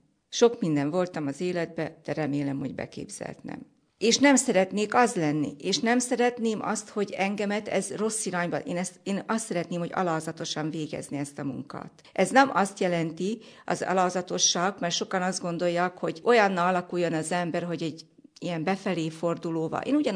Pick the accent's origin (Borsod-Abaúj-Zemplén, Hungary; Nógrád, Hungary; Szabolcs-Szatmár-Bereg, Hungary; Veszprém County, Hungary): Nógrád, Hungary; Mihálygerge; a szülőfalum Mihály Gergén születtem, nagyon szeretem a szülőfalumat, a Mihály Gergi templomba